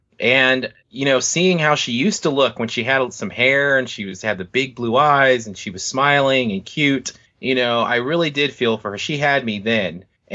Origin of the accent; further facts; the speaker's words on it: Los Angeles, California, United States; You know, growing up in South Central, you have a lot of gang members and you are in a community.